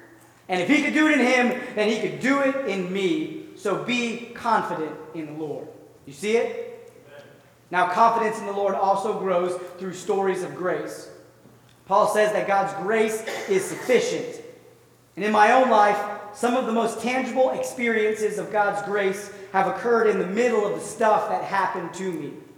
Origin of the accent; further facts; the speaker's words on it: Pittsburgh, Pennsylvania, United States; Now, we're from Pittsburgh, so we know what rivalry is all about.